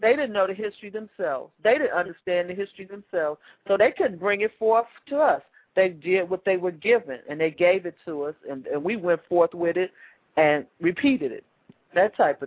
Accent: Chicago, Illinois, United States; And I grew up in Chicago.

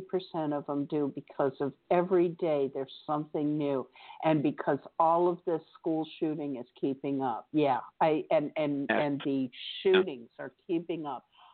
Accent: Lighthouse Point, Florida, United States; I grew up in Lighthouse Point. Our inland town was Coral Springs and Parkland there.

